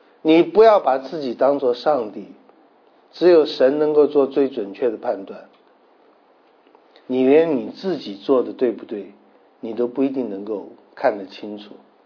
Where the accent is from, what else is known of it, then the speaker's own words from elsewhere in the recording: China; 对我们中国人来讲，我们被人论断是极大的事